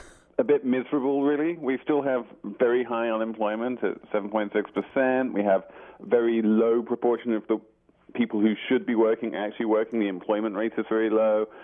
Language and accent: English; United Kingdom; my home country, if the United Kingdom